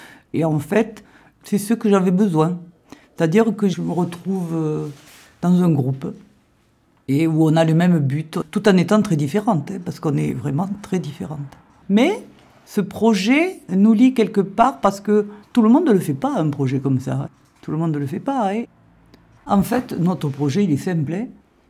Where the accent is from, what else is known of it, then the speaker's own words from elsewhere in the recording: Montauban, Occitanie, France; je suis de Montauban.